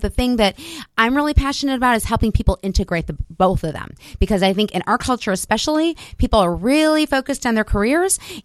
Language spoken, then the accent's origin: English; Chicago, Illinois, United States; also born or lived in Louisville, United States; now in Austin, United States; I'm from Chicago, but I've been here. Oh, okay. I lived in Louisville long enough to be considered to claim it. 20 years. So yes, and then I moved last spring to Austin.